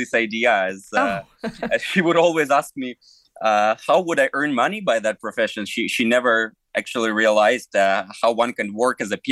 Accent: Ukraine; English is a second language; now in Hanover, Germany; I am originally from Ukraine, currently based in Hanover, Germany.

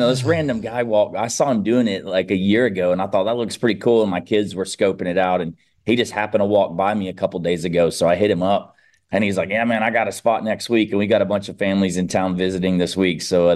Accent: the South, United States; You know, I grew up in the South and everybody in the South comes to Florida for vacation.

